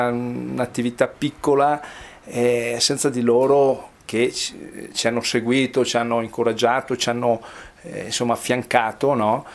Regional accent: Canale, Piedmont, Italy; io sono nato qua a Canale e sono affezionato al paese qui di Canale

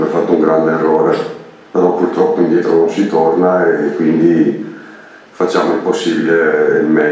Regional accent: Lombardy, Italy; vengo dalla provincia di Brescia

